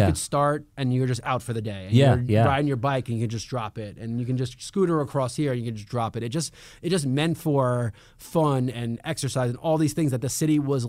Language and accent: English; New York City, New York, United States; born there; I live in the city. I've been a city kid. I was born in Queens.